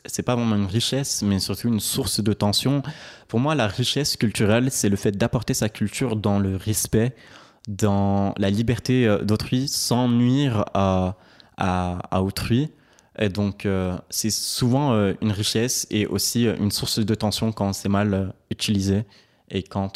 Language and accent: French; Belgium; je dirais directement que je suis belge, parce que la Belgique, c'est le pays où je suis né. C'est le pays qui m'a fait grandir